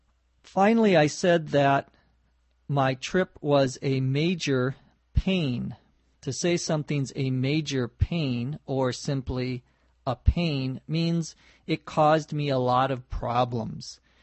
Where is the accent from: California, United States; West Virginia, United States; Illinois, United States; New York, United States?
California, United States; Los Angeles; from Los Angeles, California.